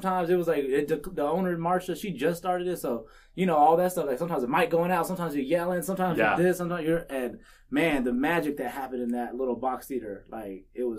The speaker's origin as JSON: {"language": "English", "town": "Albuquerque", "region": "New Mexico", "country": "United States", "said": "I'm from Albuquerque, so so I went from Albuquerque to San Antonio, and I was in San Antonio for about 3 years."}